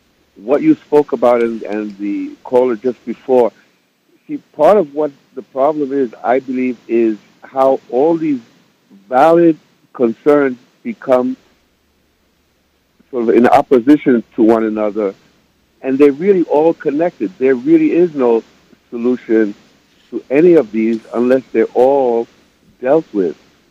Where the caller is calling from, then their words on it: New York City, New York, United States; New York City, so the Upper West Side.